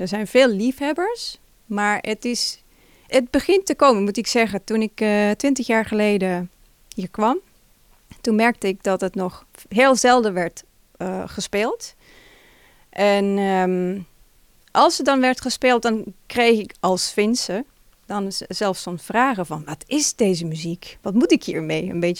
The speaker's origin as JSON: {"language": "Dutch", "country": "Finland", "second_language": "Dutch", "moved": "as an adult", "lives_now": "Netherlands", "said": "Ik kom oorspronkelijk uit Finland. Ik woon nu 20 jaar in Nederland. Ik kwam naar Nederland voor mijn studie."}